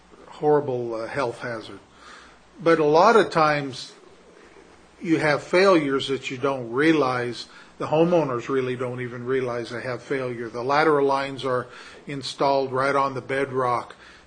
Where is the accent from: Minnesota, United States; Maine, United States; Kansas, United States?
Kansas, United States; I'm from southeast Kansas, and I grew up around the Neosho River area, and you don't see water like this.